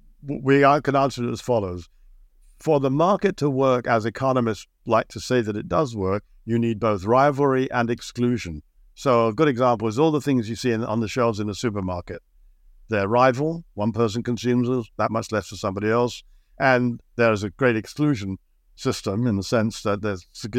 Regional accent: United Kingdom; I grew up in Britain, which, you know, has a sense of itself because it's basically an island.

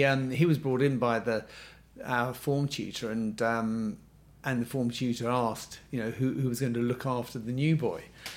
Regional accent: England, United Kingdom; I'm English.

